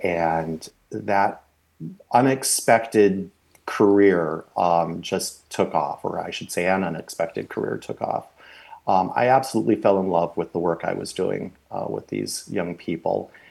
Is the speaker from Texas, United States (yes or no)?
no; Fargo, North Dakota, United States; native of Fargo, North Dakota.